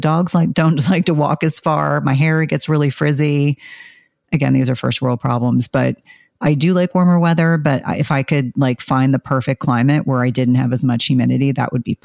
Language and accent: English; South Carolina, United States; born there; So I was born in South Carolina, and my father's side of the family, we still have family there.